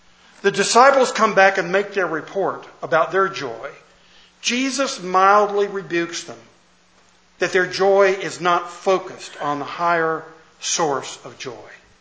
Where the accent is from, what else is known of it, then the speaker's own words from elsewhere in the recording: the South, United States; accent: southern; And I thought it was my southern accent that she didn't understand.